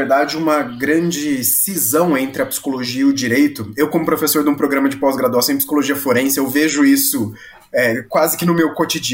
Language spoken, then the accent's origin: Portuguese; São Paulo, Brazil; Eu que sou do interior de São Paulo